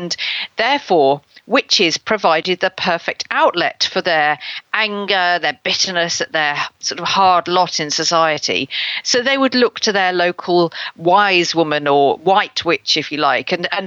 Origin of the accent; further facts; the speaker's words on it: Lincoln, East Midlands, United Kingdom; because they were hanged in Lincoln, and that's my hometown.